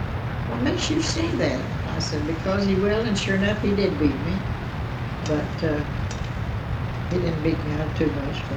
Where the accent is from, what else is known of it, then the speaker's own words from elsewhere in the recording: Bowling Green, Kentucky, United States; born there; I was born in Bowling Green, they told me